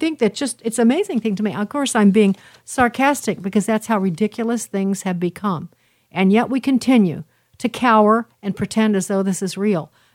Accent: Chicago, Illinois, United States; I didn't go, but I'm from Chicago, and I can tell you it's a very prestigious school.

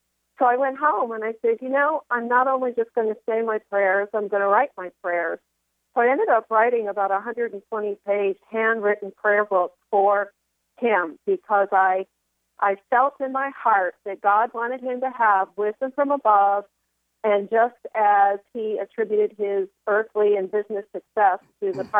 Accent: Raleigh, North Carolina, United States; Well, I'm in from Raleigh, North Carolina, but in the exact moment, I am in Myrtle Beach.

